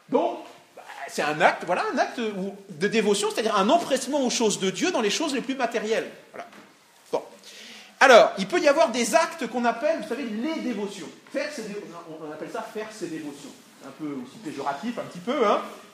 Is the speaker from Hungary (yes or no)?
no; France; plus loin de chez moi en France en tout cas